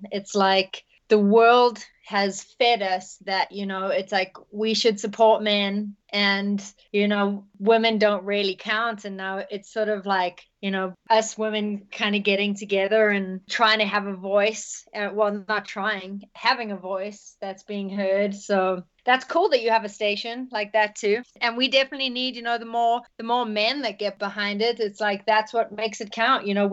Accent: South Africa; moved away as an adult; now in United States; I'm originally from South Africa, and I played in a band there for many years, and the band did really well. And then when I moved to the States

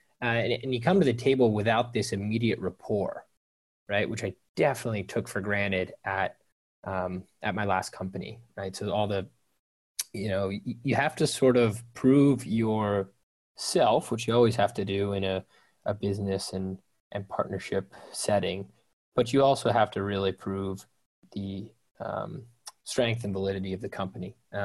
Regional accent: Maryland, United States; the journey really starts on the farm where I grew up. I think I grew up in Maryland.

